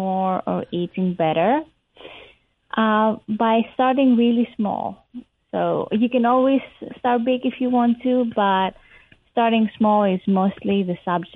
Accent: Crete, Greece; moved away as an adult; I grew up in Crete, and then I did my undergrad in a different place in Greece.

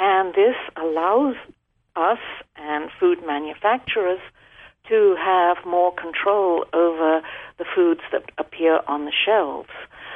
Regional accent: England, United Kingdom; When I was growing up in England in the 1950s

